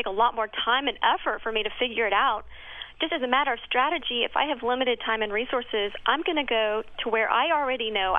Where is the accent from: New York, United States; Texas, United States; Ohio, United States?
Texas, United States; Well, I'm a Texan. My dad is an oil. I grew up around that.